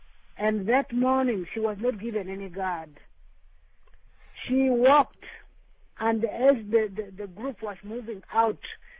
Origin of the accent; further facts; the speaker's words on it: Lira, Northern Region, Uganda; I'm back in my hometown in Lira, in northern Uganda.